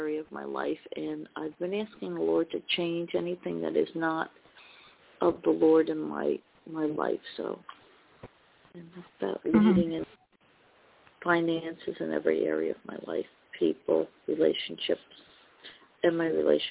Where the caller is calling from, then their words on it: New Jersey, United States; Hi, LaShawn. I'm from New Jersey.